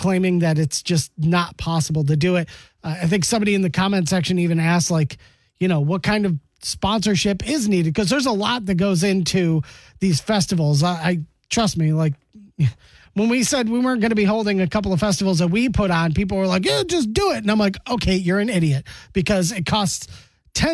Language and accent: English; Rochester Hills, Michigan, United States; because I grew up in Rochester Hills. There was one in Auburn Hills, like maybe 15, 20 minutes away from where I grew up.